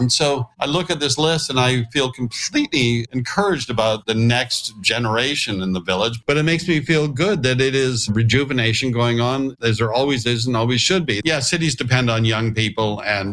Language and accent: English; Canada; now in New York, United States; And I was living and growing up in Canada.